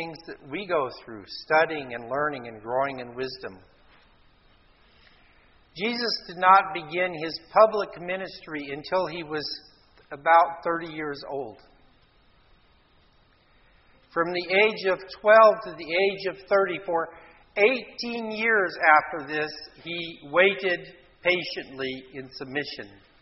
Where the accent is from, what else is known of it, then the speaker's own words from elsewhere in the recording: United States; Americans, you know, I'm American.